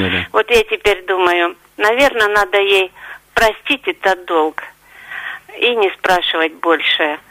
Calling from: Saint Petersburg, Russia; я из Петербурга.

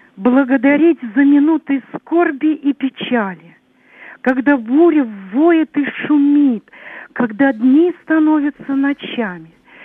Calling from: Moscow, Russia; Я дозвонилась из Москвы.

